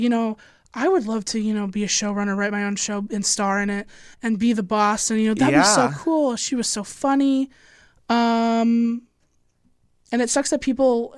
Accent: Illinois, United States; I'm from Illinois. It was set in Illinois.

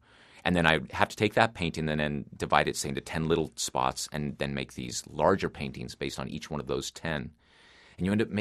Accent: Gardnerville, Nevada, United States; also born or lived in Reno, Nevada; Yeah, I grew up near there in a little farming town called Gardnerville. I actually lived all over the state because my dad worked for the state of Nevada, but always in very small towns, usually population 3,000, 4,000, 5,000.

